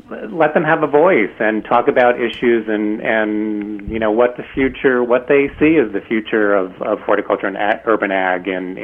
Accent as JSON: {"language": "English", "town": "Farmingdale", "region": "New York", "country": "United States", "tie": "born or raised there", "said": "I mean, when I grew up on Long Island in Farmingdale, right on the edge of sort of post World War II development, and the potato fields were right out the back door."}